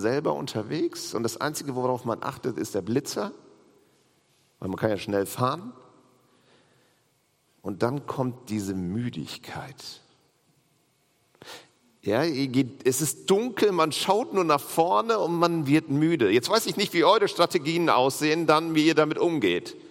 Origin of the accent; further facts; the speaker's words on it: Langeoog, Lower Saxony, Germany; auf Langeoog, ostfriesische Insel, meine Heimat.